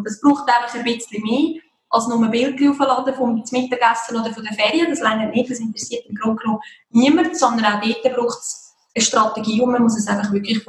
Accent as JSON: {"language": "German", "region": "Lucerne", "country": "Switzerland", "said": "ich komme aus Luzern."}